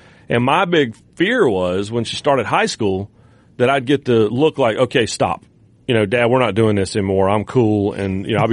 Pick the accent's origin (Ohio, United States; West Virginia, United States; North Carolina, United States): North Carolina, United States; I grew up in North Carolina, and there's an entire branch of my family that went to App State.